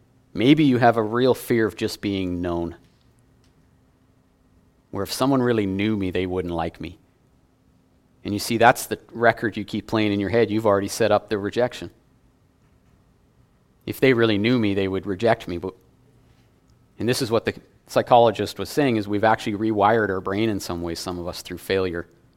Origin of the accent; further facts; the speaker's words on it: St. Albert, Alberta, Canada; also born or lived in Valley View / Lloydminster; I grew up in St. Albert, and I've lived in Valley View and Lloydminster, and now here, a lot of small communities.